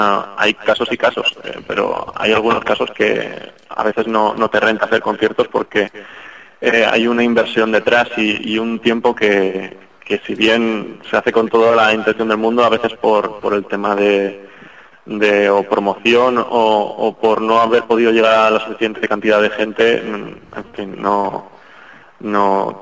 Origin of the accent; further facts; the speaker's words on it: Valencia, Valencian Community, Spain; yo por ejemplo soy de Valencia, es decir, estoy a 60 kilómetros de Gandía